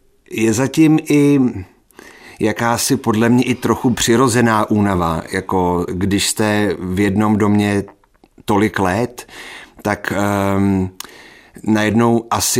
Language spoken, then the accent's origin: Czech; Jablonné v Podještědí, Liberec Region, Czechia; z Jablonného v Podještědí